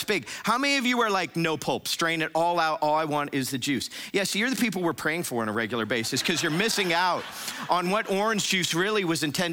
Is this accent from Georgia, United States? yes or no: no; Florida, United States; Surprise, surprise, I'm from Florida. That's like the orange juice capital of the United States of America. We had an orange tree growing on the side of our house when I was growing up.